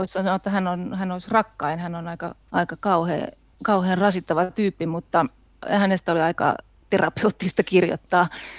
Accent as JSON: {"language": "Finnish", "town": "Kärsämäki", "region": "North Ostrobothnia", "country": "Finland", "tie": "born or raised there", "said": "Mä löysin sen silloisen kotipaikkakuntani Kärsämäen kirjaston psykologiahyllystä"}